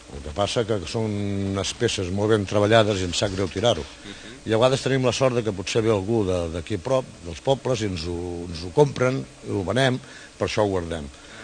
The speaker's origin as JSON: {"language": "Catalan", "town": "Sitges", "region": "Catalonia", "country": "Spain", "said": "tots som de Sitges"}